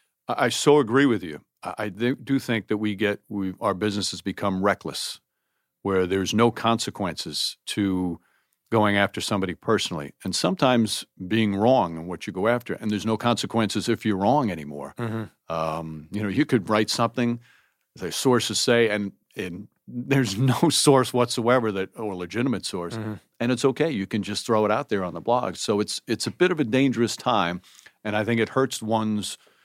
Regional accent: New York, United States; as a Knick fan growing up and as a New Yorker, it's still one of the great New York experiences.

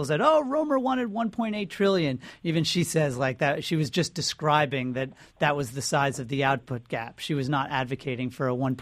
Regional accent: Sea Cliff, New York, United States; You're in my hometown.

